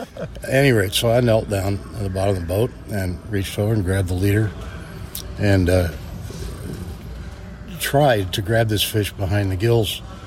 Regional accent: Dallas, Texas, United States; I'm from Dallas originally. I know I'm a Yankee.

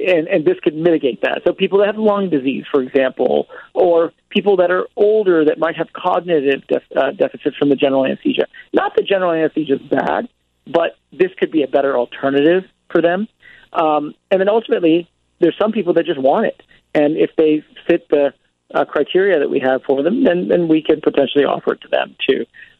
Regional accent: Irmo, South Carolina, United States; I'm from Irmo, South Carolina, so I listen to country music

